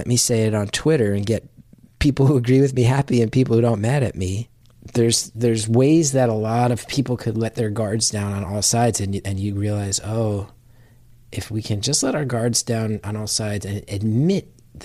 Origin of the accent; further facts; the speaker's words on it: New Jersey, United States; Like, growing up in North Jersey, in my town, I think was 12 miles from Manhattan